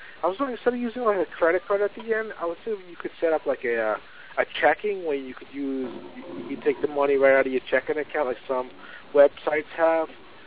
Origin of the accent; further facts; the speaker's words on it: New Jersey, United States; Yeah, I'm from New Jersey. I'm from New Jersey.